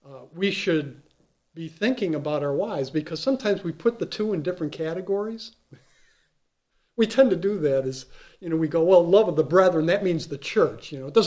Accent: Chicago, Illinois, United States; now in New York, United States; I remember when I was coming to New York, and I came from Chicago, that's where I was born and raised, and in the Midwest, back in those days.

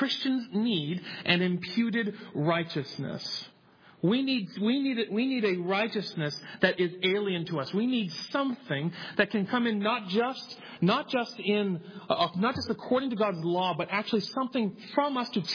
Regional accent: Mobile, Alabama, United States; born there; also born or lived in Nebraska / Alaska / Ohio; We were military. I was born here in Mobile, but we were military, Air Force, and we went from Nebraska to Alaska to Ohio in about seven or eight years.

